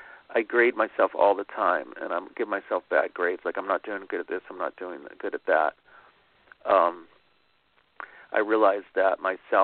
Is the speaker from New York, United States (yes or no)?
no; Pittsburgh, Pennsylvania, United States; But he, in my hometown of Pittsburgh, when he got up and played the Christian stuff, Pittsburgh's, I love my hometown, but they can be pretty tough, you know.